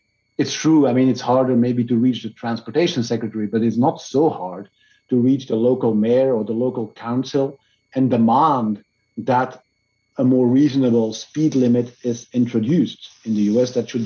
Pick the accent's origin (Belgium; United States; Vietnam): Belgium; Brussels, Brussels-Capital Region; I'm from Brussels. You know, in Brussels, they introduced this 30 kilometer per hour or 20 miles per hour speed limit 2 years ago or so.